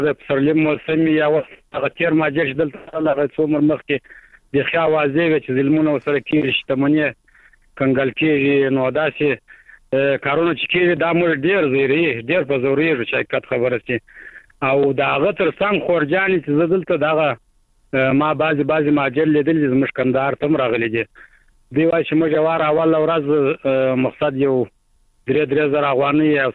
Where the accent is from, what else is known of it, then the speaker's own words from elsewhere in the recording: Kandahar, Afghanistan; هم د کندهار